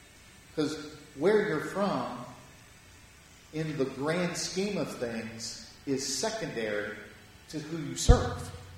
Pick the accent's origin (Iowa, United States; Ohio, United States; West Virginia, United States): West Virginia, United States; Parkersburg; I am very aware that I'm from West Virginia. In fact, I feel like West Virginia is just coming off of me like a scent. Like you can, because the difference between Brooklyn and Parkersburg, where I grew up, is vast.